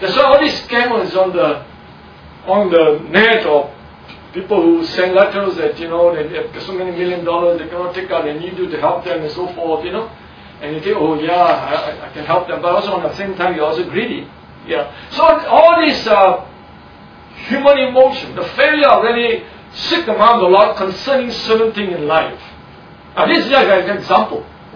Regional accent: Singapore; Now, all of us Singaporean

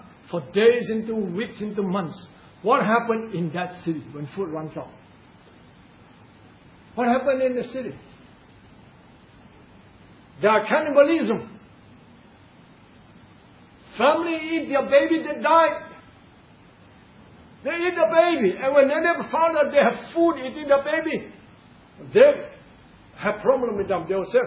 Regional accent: Singapore; born there; I was thinking many times, says, how am I born a Chinese in Singapore?

